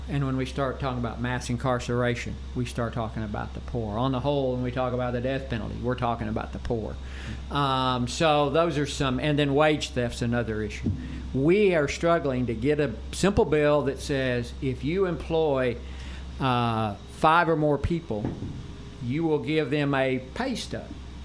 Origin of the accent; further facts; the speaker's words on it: Arkansas, United States; The interesting thing for Arkansas, though, I grew up in Northwest Arkansas.